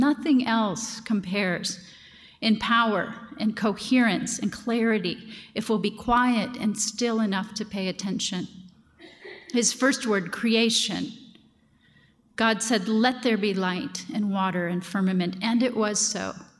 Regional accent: Ohio, United States; I'm no one from nowhere.

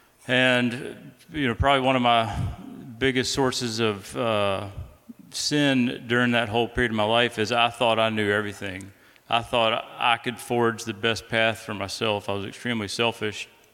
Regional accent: Columbia, United States; also born or lived in San Francisco; but I grew up here in Columbia.

